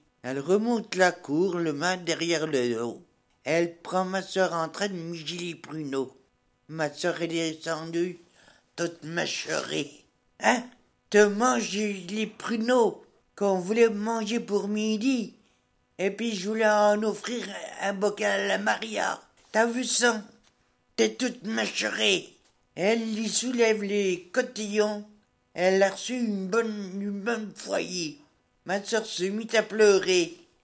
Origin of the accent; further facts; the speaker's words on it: Messey-sur-Grosne, Bourgogne-Franche-Comté, France; Je suis native de Messey-sur-Grosne.